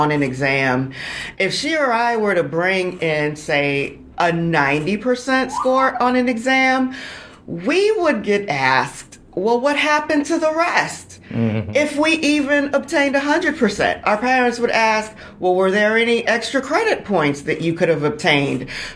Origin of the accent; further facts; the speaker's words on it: Miami, Florida, United States; I grew up in Miami, Florida. I am a child of immigrant parents. My parents immigrated here from Haiti back in the 70s. So I grew up in Miami, Florida, a very diverse community.